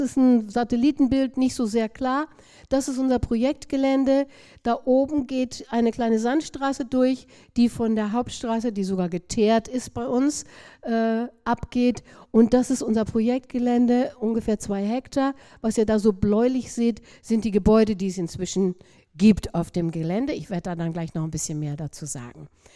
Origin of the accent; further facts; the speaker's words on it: Germany; über diesem Land, über meinem Vaterland. Ich bin Deutsche.